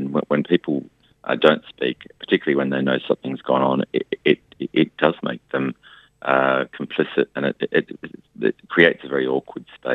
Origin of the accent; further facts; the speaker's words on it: Sydney, New South Wales, Australia; Look, I grew up in Sydney and grew up gay in Sydney in the 80s.